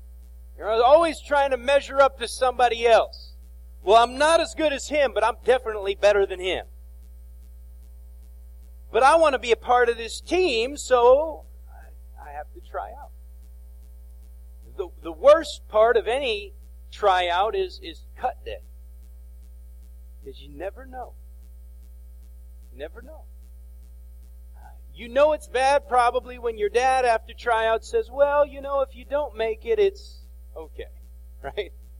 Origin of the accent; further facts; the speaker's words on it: Flint, Michigan, United States; I grew up in Flint, and I'm not the tallest person, and I'm not the most athletic person.